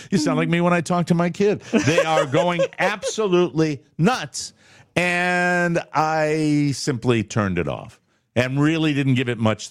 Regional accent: Fort Myers, Florida, United States; 30 in my town, Fort Myers, Florida, 37% of homeowners have pools in my hometown.

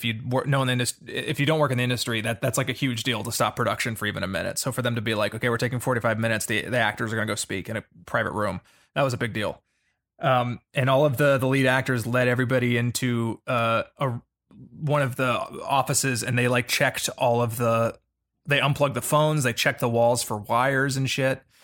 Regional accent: Atlanta, Georgia, United States; where I grew up in Atlanta. So I was, doing a lot of theater and, that sort of shit, back there.

